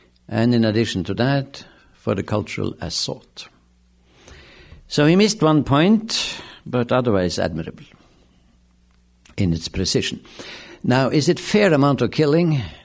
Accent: Norway; I'm from Norway. And secondly, he's Jewish. I am more Buddhist.

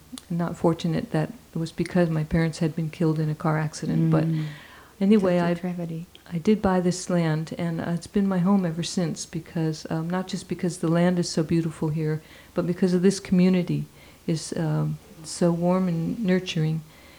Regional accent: Saudi Arabia; although I grew up in Saudi Arabia. They lived out there for 20 years

